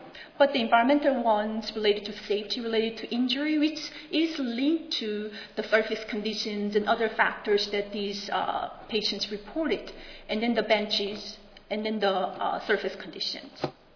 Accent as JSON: {"language": "English", "town": "College Station", "region": "Texas", "country": "United States", "tie": "born or raised there", "said": "This is my hometown, College Station. A very typical suburban residential community."}